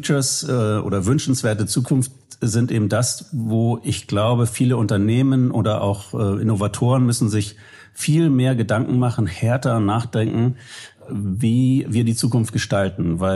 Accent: Hamburg, Germany

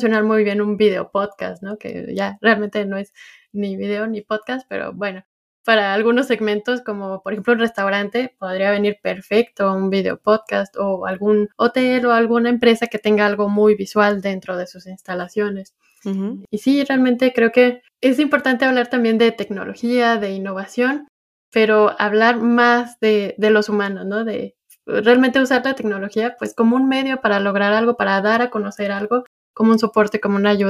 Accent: Mexico; me pareció muy interesante como mexicana sobre todo y sobre todo en mi región.

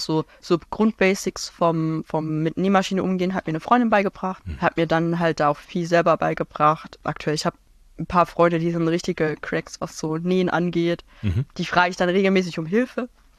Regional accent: Baden-Württemberg, Germany; Also ich komme aus Baden-Württemberg

